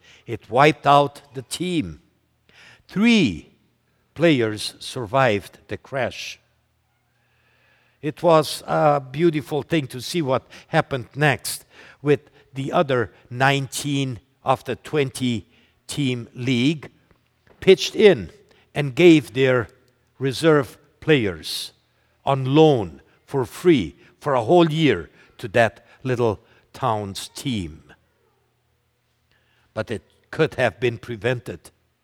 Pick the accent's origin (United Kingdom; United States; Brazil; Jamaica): Brazil; About 2 years ago, close to my hometown in Brazil